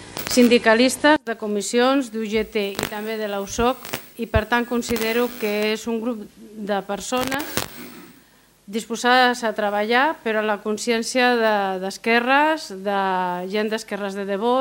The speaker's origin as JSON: {"language": "Catalan", "town": "Barcelona", "region": "Catalonia", "country": "Spain", "lives_now": "Sant Celoni, Spain", "said": "soc enginyera textil. Soc de Barcelona, però visc a Sant Celoni des de fa 22 anys. Treballo a Sant Celoni des de fa 27 a una empresa textil del municipi"}